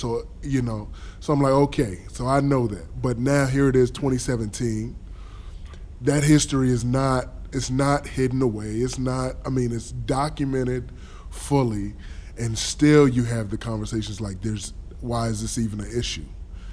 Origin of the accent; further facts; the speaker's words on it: the South, United States; For me, I grew up in the South.